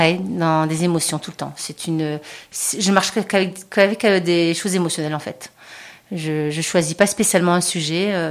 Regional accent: Strasbourg, Grand Est, France; j'ai ouvert mon premier atelier à Strasbourg puisque je suis strasbourgeoise.

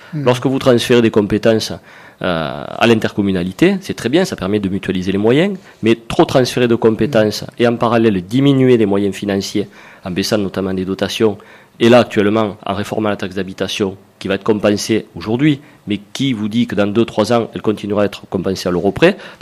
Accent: Narbonne, Occitanie, France; Je suis né à Narbonne, j'ai toujours vécu ici.

